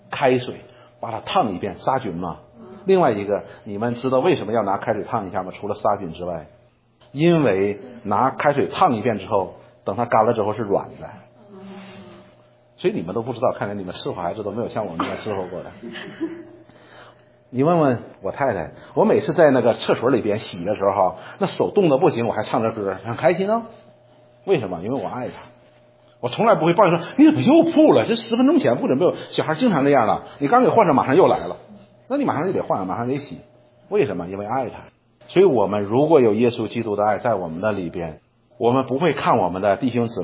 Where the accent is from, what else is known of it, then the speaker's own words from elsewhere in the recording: China; now in abroad; 有很多人都责怪我们中国人，觉得说中国人哎呀出门的时候给后边人不拉个门